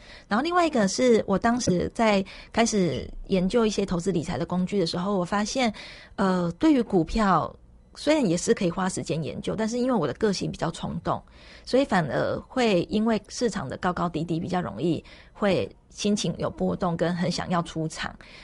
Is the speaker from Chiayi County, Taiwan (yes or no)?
no; Changhua County, Taiwan; now in Taipei, Taiwan; 因为我是彰化的小孩嘛，那我从以前念大学来台北到后来留在台北工作，其实我有很长的一段时间都是租房子